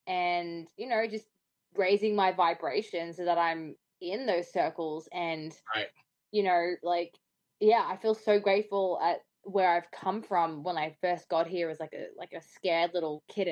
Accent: Australia; I think it's just right. Being an Australian. I just say fuck a lot

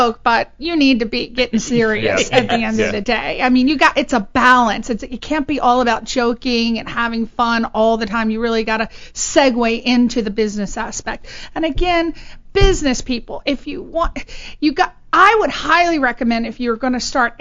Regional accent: East Coast, United States; Yeah, when I came out here, I mean, I'm from the East Coast.

